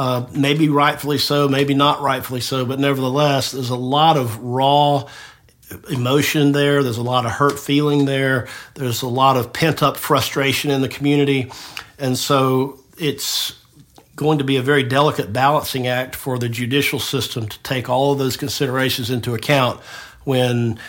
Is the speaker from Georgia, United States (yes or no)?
yes; Tifton, Georgia, United States; I grew up in Tifton, so I know the area.